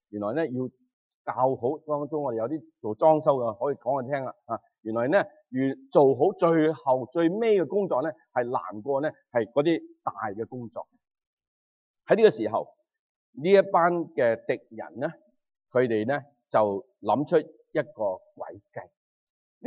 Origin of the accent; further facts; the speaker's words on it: Guangdong, China; 咁大家即系我哋广东人啦，我哋就通常咧就会话三十六雀咧就走为咩啊上雀啊嘛吓。